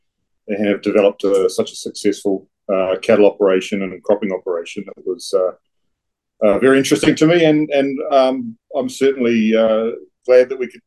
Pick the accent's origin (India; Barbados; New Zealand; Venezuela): New Zealand; now in United States; Yeah, I'm from New Zealand. You go any further south and you start coming north again.